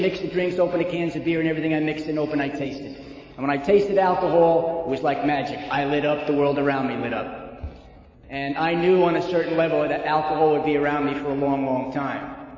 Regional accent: Queens, New York, United States; born there

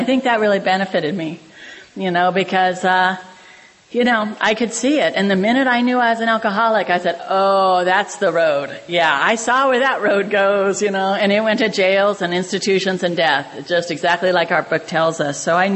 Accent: Santa Cruz, California, United States; now in San Francisco, United States; I was born and raised in Santa Cruz, and then I've lived in San Francisco for at least 30 years.

